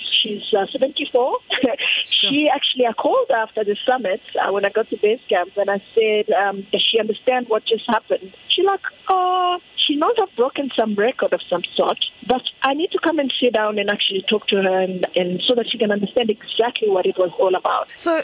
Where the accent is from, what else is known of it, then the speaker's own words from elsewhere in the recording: Lusaka, Lusaka Province, Zambia; born there; I was born in Lusaka, Zambia, and I studied accounting, BCom.